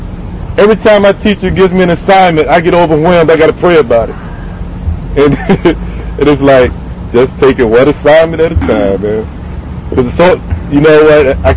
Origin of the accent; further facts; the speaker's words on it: Virginia, United States; accent: southern; also born or lived in Illinois; I'm from Virginia. You might have picked up the southern accent.